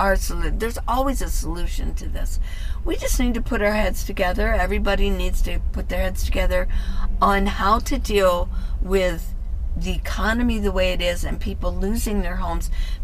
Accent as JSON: {"language": "English", "region": "Ohio", "country": "United States", "also_born_or_lived": "Tucson, United States", "said": "Well, I'm from Ohio originally, but I've lived in Arizona, in Tucson, for 40 years before I became a nomad."}